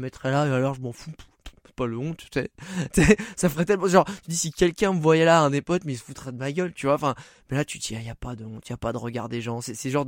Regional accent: France; mais tu viens d'où? Donc, je disais français.

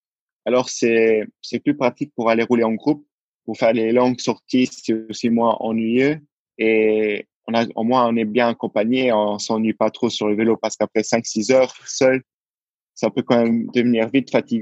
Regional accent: Luxembourg; moi, je suis né au Luxembourg. Mais au début, je n'avais pas la nationalité luxembourgeoise, alors je l'ai prise. Et depuis ma naissance jusqu'à mes 21 ans, je vis au Luxembourg. J'ai fait mes études au Luxembourg.

